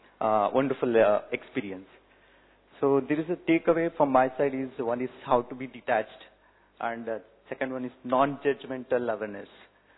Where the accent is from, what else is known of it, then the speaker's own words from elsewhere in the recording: Bangalore, Karnataka, India; I'm from Bangalore, working in Hyderabad.